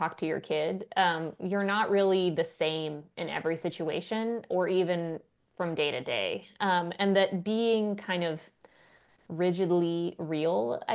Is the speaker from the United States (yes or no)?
yes; Texas, United States; accent: Texas; moved away as an adult; now in Washington, United States; Texas accent because I am from Texas. In fact, I'm from West Texas. So I had a thick accent. Yes. But I moved to DC for college, and I've been around DC people, you know, for the past, whatever, 20 years. My accent went away.